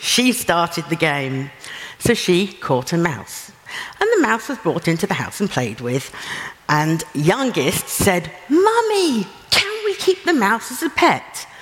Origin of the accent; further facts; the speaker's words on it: Manchester, North West England, United Kingdom; So, hello … I'm from Manchester.